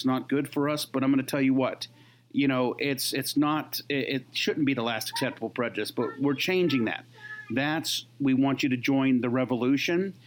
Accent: Pennsylvania, United States; Well, I'm from Pennsylvania. We have the Appalachian Mountains, though.

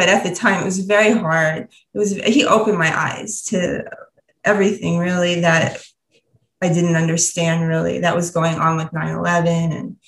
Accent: United States; And then I went back to America because we're American and I lived there.

